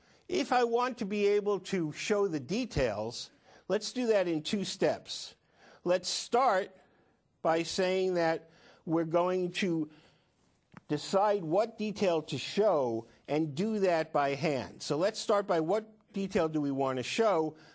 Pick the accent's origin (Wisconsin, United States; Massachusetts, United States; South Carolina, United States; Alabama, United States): Massachusetts, United States; I'm from Massachusetts.